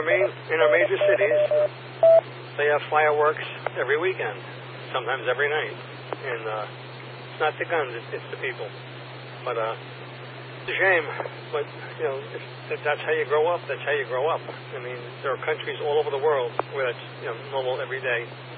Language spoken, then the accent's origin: English; Islip, New York, United States; Islip Village. That's where I was on a lake. We had a house on a lake. Nice community. Nice little hamlet.